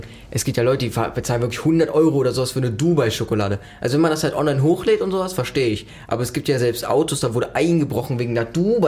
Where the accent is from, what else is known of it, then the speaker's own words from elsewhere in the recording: Germany; born there; von dem Land, wo ich drin wohne, wo ich geboren bin.